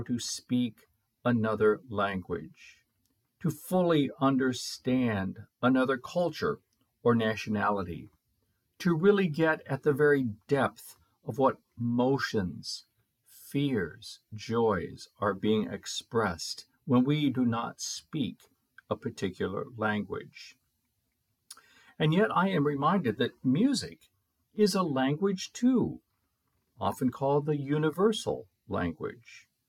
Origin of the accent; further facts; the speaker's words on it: Arizona, United States; Unfortunately, I'm not fluent in any other language than English. Even though I grew up in the Southwest, Arizona, I recall very few Spanish words